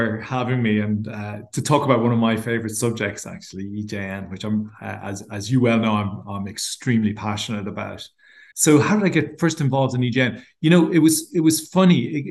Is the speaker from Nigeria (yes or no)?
no; Ireland; as an Irishman talking to an Irishman, you know, we were really joining the EU and the Maastricht Treaty and everything